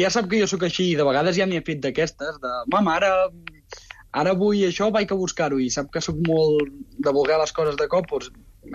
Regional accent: Artés, Catalonia, Spain; vaig veure que Artés, al meu poble, no n'hi havia

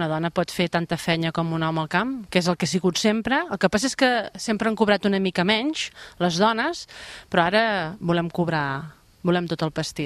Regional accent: Vilallonga del Camp, Catalonia, Spain; Som aquí, és terme d'Alcover, però bueno, jo sóc de Vilallonga.

